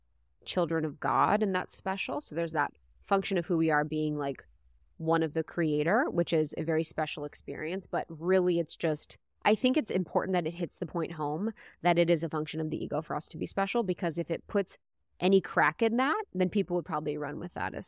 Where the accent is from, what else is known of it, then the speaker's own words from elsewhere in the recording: United States; Yeah, I'm American.